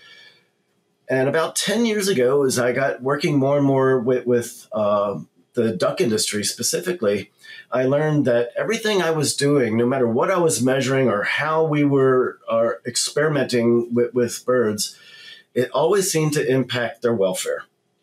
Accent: Baltimore, Maryland, United States; And I'm originally from Baltimore City. And growing up, never even thought about farm animals until I turned 15 and the family moved out to a more rural area.

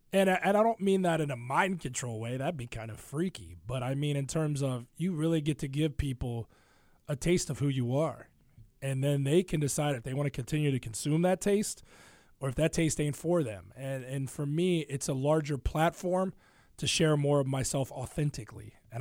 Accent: Ohio, United States; now in Chicago, United States; I grew up in Ohio, and Cincinnati's their sports talk radio, but it's not the beast that it is in Chicago.

